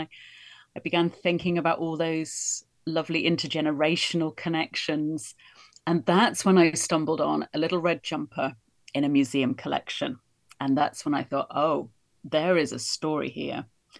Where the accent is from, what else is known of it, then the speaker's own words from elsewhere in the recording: England, United Kingdom; I'm from England, so we tend to wear a lot of woolly clothes, a lot of sweaters, you know, warm clothes.